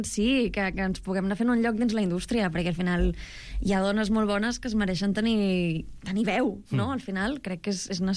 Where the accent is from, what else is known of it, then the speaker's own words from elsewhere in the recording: Barcelona, Catalonia, Spain; les dues som de Barcelona... i vivim a Barcelona